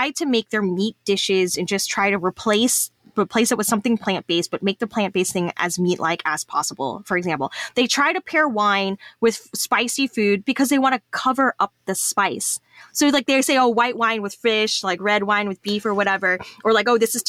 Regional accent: Texas, United States; But, you know, I'm a Texan, so kind of like Chinese chili crisp just has that like umami.

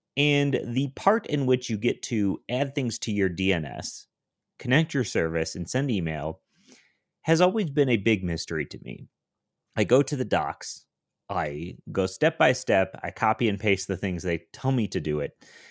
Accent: Denver, Colorado, United States; I'm a developer from Denver.

